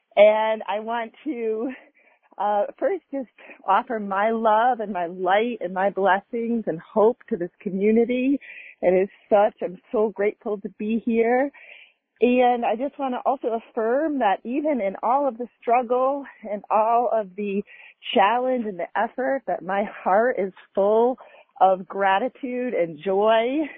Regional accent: Massachusetts, United States; now in Santa Cruz Mountains, United States; I'm in the Santa Cruz Mountains, and that's where my beautiful, beloved home is. But I'm from Massachusetts.

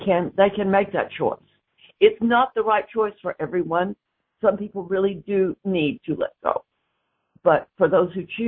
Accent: Weatherford, Texas, United States; she was in the Fort Worth area, in my hometown, Weatherford.

